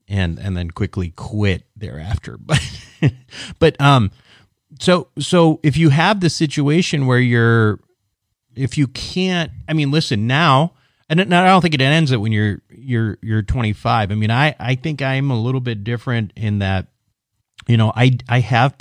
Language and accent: English; Minneapolis, Minnesota, United States; I'm from the Minneapolis suburbs.